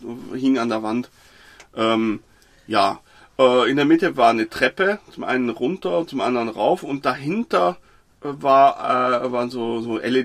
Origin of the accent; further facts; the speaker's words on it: Zurich, Switzerland; wir sind aus der Schweiz, aus Zürich.